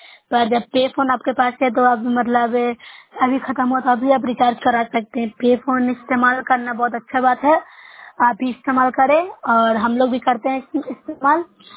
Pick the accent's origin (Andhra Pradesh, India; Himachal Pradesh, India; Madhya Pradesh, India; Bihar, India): Bihar, India; मैं नौशहर ब्लॉक से हूँ, जिला नालंदा का निवासी हूँ।